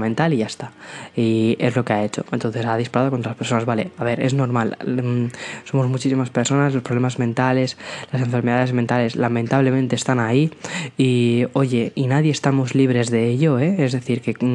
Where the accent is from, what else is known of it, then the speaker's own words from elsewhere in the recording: Aranjuez, Community of Madrid, Spain; yo soy de Madrid, nací en Madrid, pero me he criado en un pueblo muy muy muy cerquita de Madrid, que es Aranjuez.